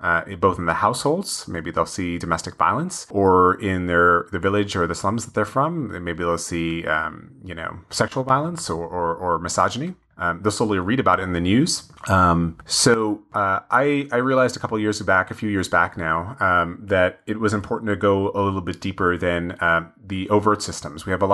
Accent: United States; Certainly growing up in the United States, I went to some of the best schools.

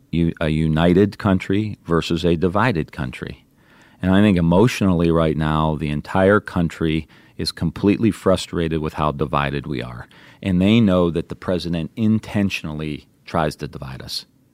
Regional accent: Ireland; And I'm Irish.

